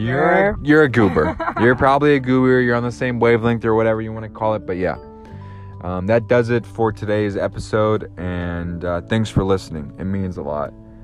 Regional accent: Georgia, United States; born there; also born or lived in Alabama; I've lived in this South my entire life. I lived in Alabama. I was born in Georgia.

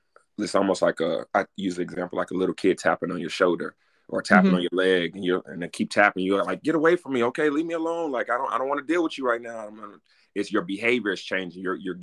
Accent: California, United States; I'm from California.

